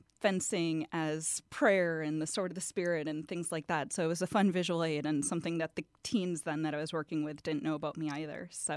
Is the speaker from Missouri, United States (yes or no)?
no; Wisconsin, United States; also born or lived in Ann Arbor; I'm originally from Wisconsin, so I am a cheesehead.